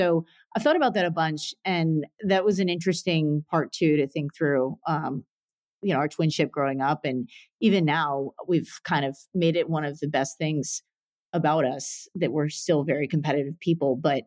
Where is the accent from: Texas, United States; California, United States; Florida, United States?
Florida, United States; So we were born and raised in Florida, and I thought we had a really wonderful childhood.